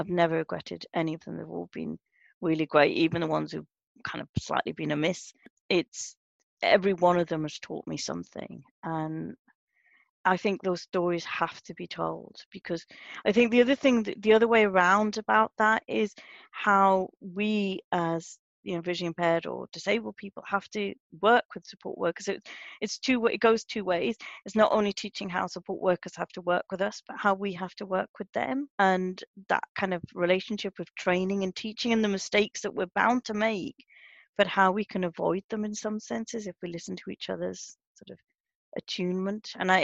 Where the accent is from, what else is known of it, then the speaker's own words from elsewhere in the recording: England, United Kingdom; now in Scotland; And I come out with me with my Englishy voice coming out, and I'm thinking, oh, I'm not really allowed to do this.